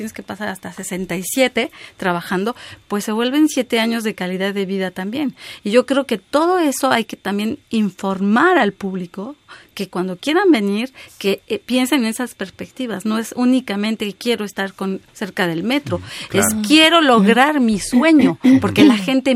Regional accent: Mexico City, Mexico; now in Canada; Yo vengo de la Ciudad de México también y tengo 35 años en Canadá, y yo le puedo decir, por ser muy citadina, soy feliz de vivir en Monterrey

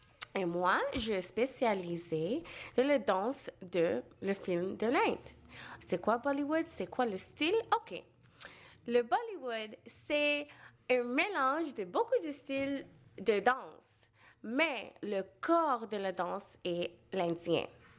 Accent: Montreal, Quebec, Canada; J'étais née ici, à Montréal, je suis québécoise, mes parents sont de l'Inde, de Calcutta.

